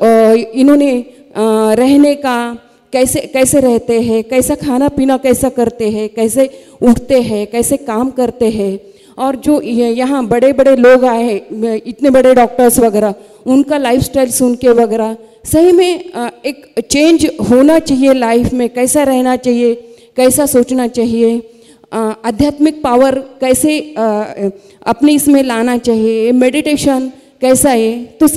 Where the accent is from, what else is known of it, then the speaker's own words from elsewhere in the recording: Pusad, Maharashtra, India; From Pusad, Yavatmal जिल्हा महाराष्ट्र से।